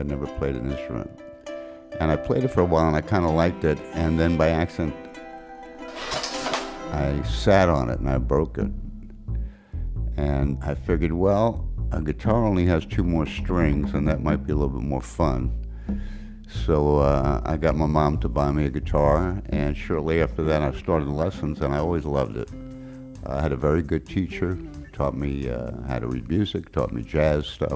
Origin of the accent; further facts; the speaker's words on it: Brooklyn, New York, United States; I grew up in Brooklyn, New York. Kind of came of age in the late 50s, early 60s, surrounded by great music. We were blessed in New York to have four great top 40 radio stations.